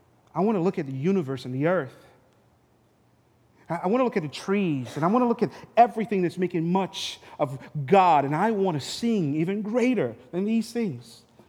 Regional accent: St. Lucia; But I remember growing up in St. Lucia, man

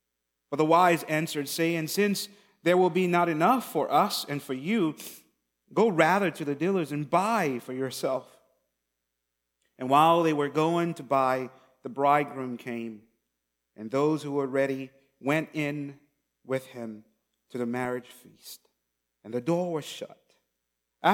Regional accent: St. Lucia; I know I'm from St. Lucia, black. I have a white old grandmother.

